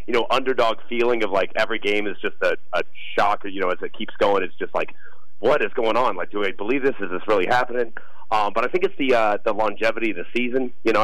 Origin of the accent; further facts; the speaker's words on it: Las Vegas, Nevada, United States; I'm born and raised in Las Vegas, 33 years old. But I got a lot of friends and family in New York.